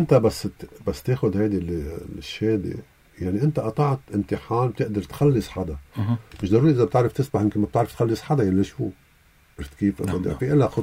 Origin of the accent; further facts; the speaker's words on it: Lebanon; نحن كلبنانية